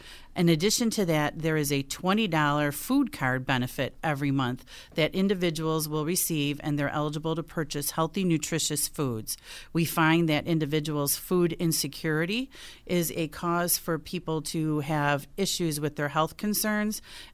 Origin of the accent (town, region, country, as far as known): Buffalo, New York, United States; born or raised there